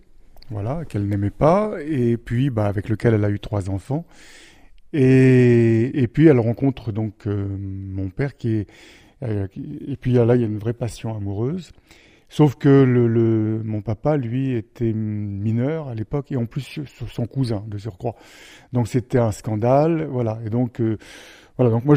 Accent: Paris, Île-de-France, France; born there; j'avais 1 an et demi, et je suis né à Paris, moi. Donc, parce que mon père et ma mère se sont enfuis, parce qu'il y avait de telles pressions familiales qui se sont enfuis à Paris, et moi je suis né après, donc peu de temps après.

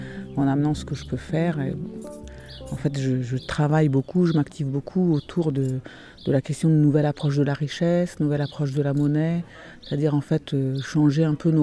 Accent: Brazil; moved away as an adult; now in France; je suis brésilienne, mais j'habite en France depuis bon nombre d'années. Voilà, j'ai trois enfants, j'habite en région parisienne

